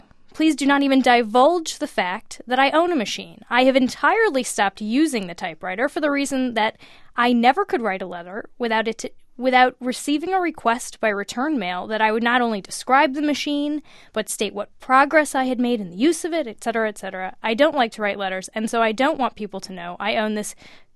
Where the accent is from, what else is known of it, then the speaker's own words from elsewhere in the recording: St. Louis, Missouri, United States; I come from the Mississippi. I grew up in St. Louis, so I have other... relationships with Twain.